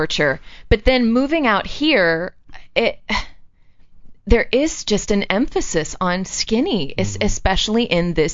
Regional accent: West Virginia, United States; I'm from West Virginia.

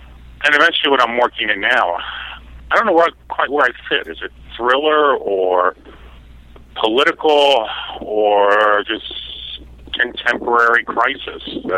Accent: New Jersey, United States; Yeah, I grew up just outside Newark, New Jersey, so yeah.

